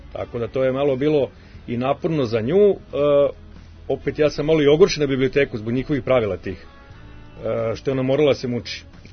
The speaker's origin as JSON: {"language": "Serbian", "town": "Ripanj", "region": "Belgrade", "country": "Serbia", "tie": "born or raised there", "said": "Našao sam utakmicu iz mog Ripnja, ja sam odrastao u Ripnju, do osmog razreda"}